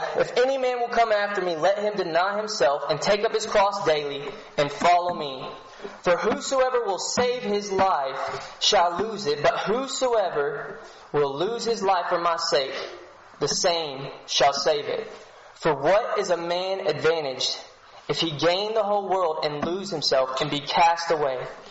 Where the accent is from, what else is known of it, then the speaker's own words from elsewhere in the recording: Kentucky, United States; I come from Western Kentucky.